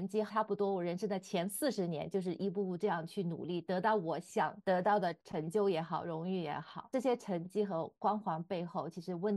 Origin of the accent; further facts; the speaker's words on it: China; 其实我自己在中国长大，接受中国的教育受无神论的影响比较多，但是我个人呢对宗教不太了解，但是呢一直都持一种比较开放的态度。